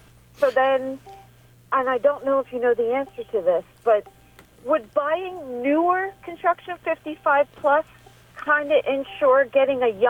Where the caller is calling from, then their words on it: Philadelphia, Pennsylvania, United States; Hi, we're calling from Philadelphia, and it's kind of a double entendre question.